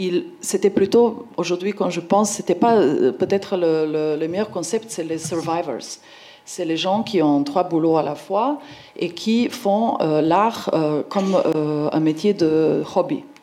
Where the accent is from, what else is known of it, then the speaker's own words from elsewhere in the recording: Ljubljana, Central Slovenia, Slovenia; j'étais invitée à retourner vers mon pays natal, donc vers ma ville natale, Ljubljana, en Slovénie